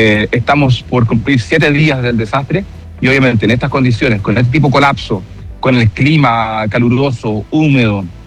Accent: Chile; Yo soy chileno, soy bombero en Chile.

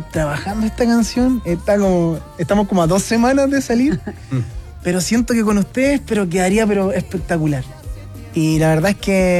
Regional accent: Curicó, Maule, Chile; Yo soy de Curicó.

